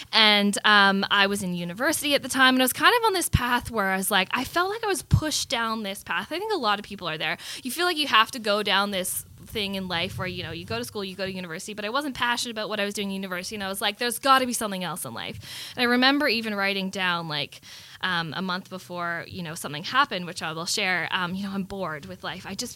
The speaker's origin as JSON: {"language": "English", "country": "Canada", "tie": "born there", "said": "Canada, okay? I was born in Canada."}